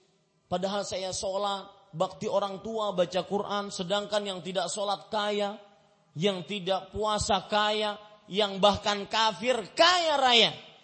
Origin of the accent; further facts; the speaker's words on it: Banjarmasin, South Kalimantan, Indonesia; Putih tua itu istilah halus Banjarmasin, kota saya, untuk orang yang berkulit hitam.